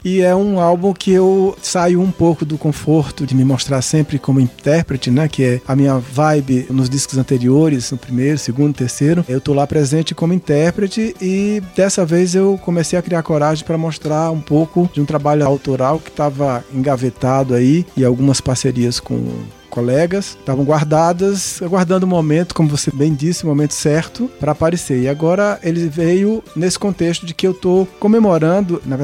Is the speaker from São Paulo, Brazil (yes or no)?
no; Juazeiro do Norte, Ceará, Brazil; born there; Eu nasci lá no interior do Ceará, Juazeiro do Norte, na região do Cariri